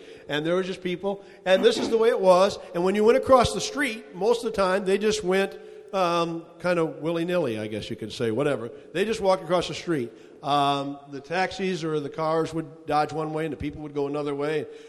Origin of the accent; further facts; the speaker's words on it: Grayling, Michigan, United States; Now, I was raised in Grayling, Michigan, actually. I mean, from the sixth grade on, that's where we were.